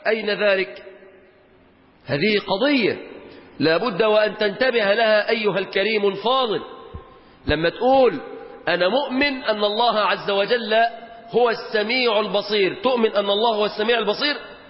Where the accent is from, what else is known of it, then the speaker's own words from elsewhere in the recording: Egypt; في بلادنا مصر